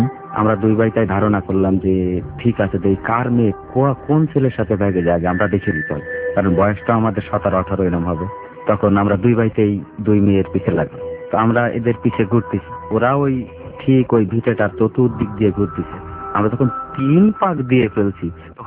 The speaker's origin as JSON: {"language": "Bangla", "town": "Khulna", "region": "Khulna Division", "country": "Bangladesh", "tie": "born there", "said": "আমার জন্মস্থান খুলনা বিদায়"}